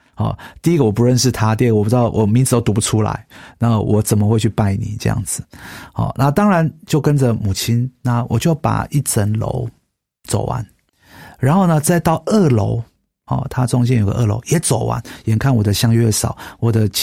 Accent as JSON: {"language": "Chinese", "country": "Taiwan", "tie": "born or raised there", "said": "我从小我的生活环境是在一个比较传统信仰长大的家庭，所以呢跟着台湾的一些习俗啊、节庆啊、初一十五啊都算是很正常的。"}